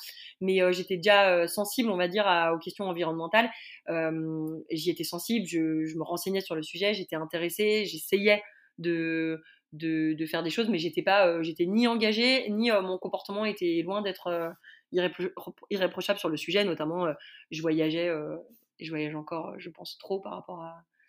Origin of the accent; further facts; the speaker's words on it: Auvergne-Rhône-Alpes, France; Donc nous en plus, on vient de Haute-Savoie